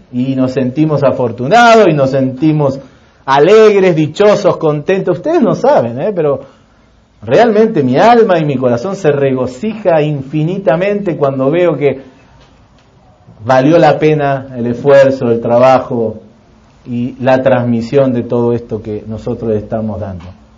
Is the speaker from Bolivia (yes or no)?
no; Argentina; born there; no fue para nada fácil allá en Argentina, donde nacimos.